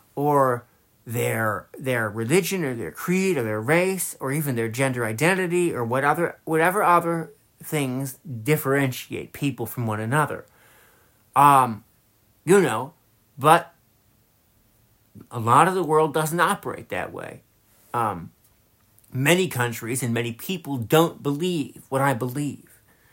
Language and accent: English; Massachusetts, United States; when you have a sanctuary state like my home state of Massachusetts, which normally gets things right.